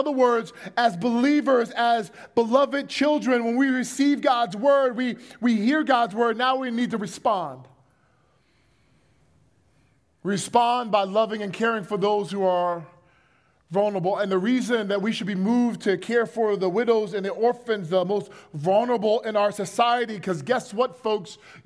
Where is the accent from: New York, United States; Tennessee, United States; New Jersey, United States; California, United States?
New Jersey, United States; It's a mustard on a hot dog. I'm from New Jersey.